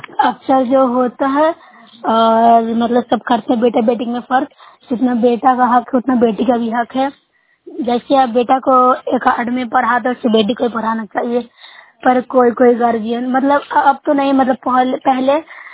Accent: Bihar, India; मैं नुसैबलाक से हूँ, जिला नालंदा की निवासी हूँ।

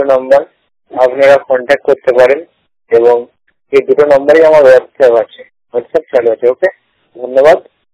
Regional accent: Purba Bardhaman, West Bengal, India; আমি ওয়েস্ট বেঙ্গল থেকে, ওয়েস্ট বেঙ্গল পূর্ব বর্ধমান থেকে এসেছিলাম

